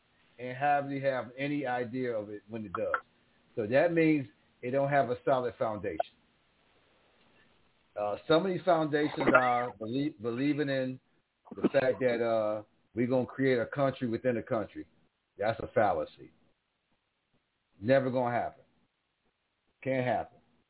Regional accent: New York, United States; I'm from New York State. That's a fucking fallacy.

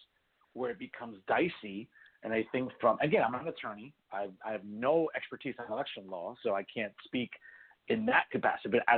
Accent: New Jersey, United States; I grew up here in Hudson County. I saw firsthand how New York City really improved under his leadership.

